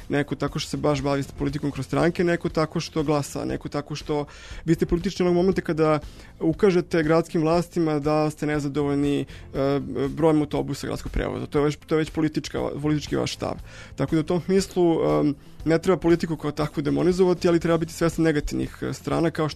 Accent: Belgrade, Serbia; sam odrastao u Beogradu, otac je bio oficir Jugoslovenske narodne armije, majka radila u Crvenom krstu, i onda su primali rodbinu preko Drine u Bosni

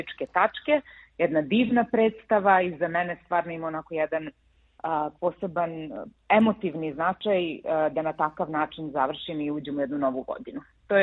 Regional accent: Smederevo, Podunavlje District, Serbia; Ja sam rodom iz Smedereva, tamo sam naravno odrasla.

